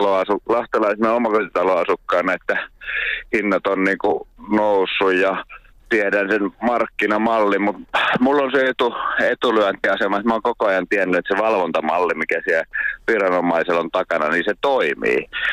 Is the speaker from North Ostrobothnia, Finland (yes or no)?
no; Hollola, Päijät-Häme, Finland; En mä nyt hollolalaisenakaan lähtisi isosti sitä suremaan